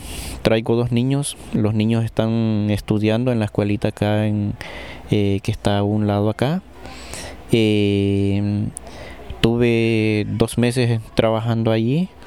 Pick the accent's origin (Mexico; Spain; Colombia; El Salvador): El Salvador; now in United States; nosotros somos centroamericanos, venimos de El Salvador